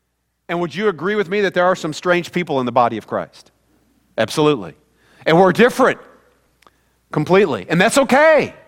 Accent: Midwest, United States; Now, I don't care about any of them because I'm from the Midwest, so you know who I like.

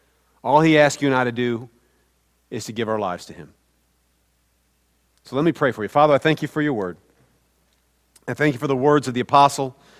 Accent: Midwest, United States; Because I've seen big bodies of water. I'm from the Midwest. If you didn't realize, we don't have oceans in the Midwest.

